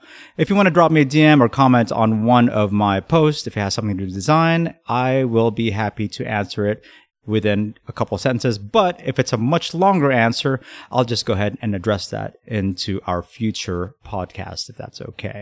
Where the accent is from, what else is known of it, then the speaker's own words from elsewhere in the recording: Philippines; Well, I'm Filipino